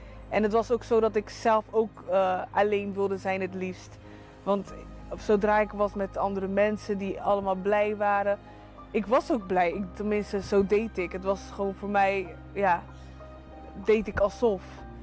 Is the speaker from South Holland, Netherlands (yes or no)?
yes; Rotterdam, South Holland, Netherlands; ik kom uit Rotterdam.